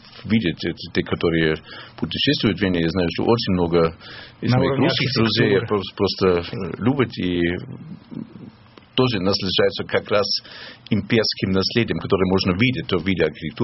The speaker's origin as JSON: {"language": "Russian", "town": "Graz", "region": "Styria", "country": "Austria", "tie": "born or raised there", "also_born_or_lived": "Vienna", "said": "Но самое комфортное, наверное, все еще чувствую в Граце, где я был в школе и в университете, хотя сейчас редко там. И тоже не мой родной город. Это маленький городок Ферринти."}